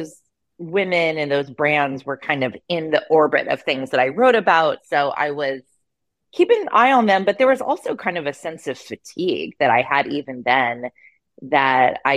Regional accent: Santa Cruz, California, United States; I grew up in Santa Cruz, which is maybe like an hour and 15 minutes away from San Francisco. I did not like growing up there. It's kind of like an outdoorsy hippie town.

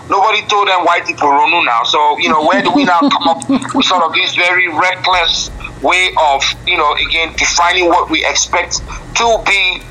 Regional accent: Port Harcourt, Rivers, Nigeria; also born or lived in Lagos / Ile-Ife / United States; I'm from Ile-Ife. I grew up in Port Harcourt. I was born in Lagos, schooled in the U.S., so I'm as diverse as a human being can be.

